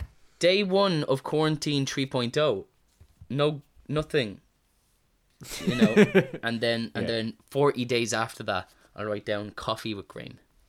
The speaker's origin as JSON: {"language": "English", "country": "Ireland", "said": "Yeah, but I'm Irish."}